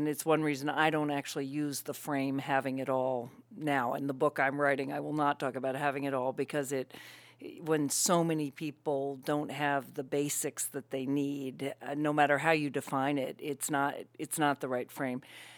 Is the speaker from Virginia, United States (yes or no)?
yes; Virginia, United States; I grew up in Virginia, so I feel very comfortable in the South.